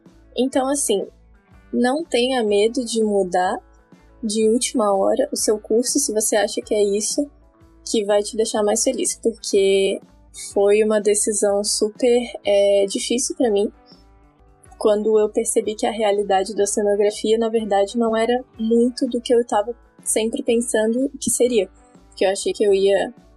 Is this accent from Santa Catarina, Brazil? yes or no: yes; Florianópolis, Santa Catarina, Brazil; tenho 21 anos, nasci aqui em Floripa e morei aqui praticamente a vida inteira, nos arredores.